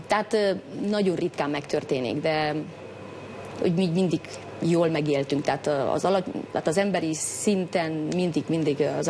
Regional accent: Cluj County, Romania; also born or lived in Chicago; now in Bucharest, Romania; Kolozsvár mellett születtem, a kisváros, kevés magyarság, szorvány. Kolozsváron jártam egyetemen, egyetem után kivándoroltunk Amerikában, ott éltem 7,5 évet.

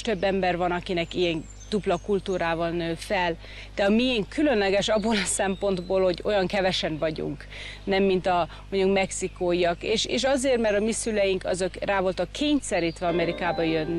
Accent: United States; Két kultúrában nőttünk fel, az amerikai kultúrában, amiben éltünk, és akkor ez a magyar subculture

